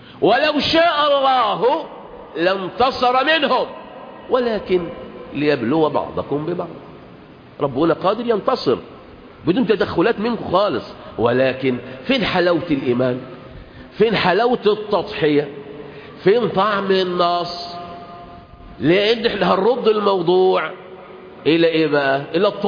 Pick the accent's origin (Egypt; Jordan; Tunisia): Egypt; وكانوا مصريين برضو، واحنا نحو احنا مصريين